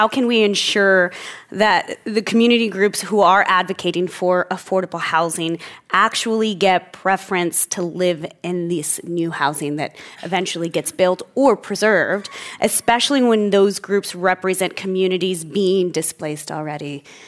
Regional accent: Texas, United States; I feel like that's my life growing up in Texas.

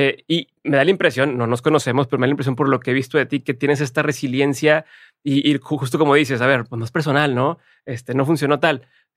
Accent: Mexico; como buen mexicano, muy trabajador

